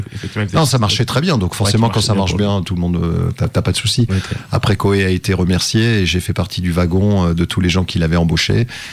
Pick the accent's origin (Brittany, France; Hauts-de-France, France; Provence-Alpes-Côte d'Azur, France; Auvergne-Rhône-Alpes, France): Auvergne-Rhône-Alpes, France; Gerland; born there; moi je suis né à Gerland, j'ai habité, je l'ai dit tout à l'heure, dans les Tours avenue de Bourg, et je me retrouve à Gerland à nouveau